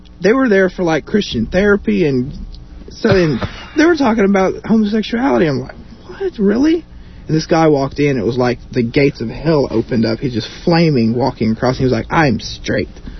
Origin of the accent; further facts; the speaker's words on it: Santa Fe, Texas, United States; I'm from Santa Fe, Texas.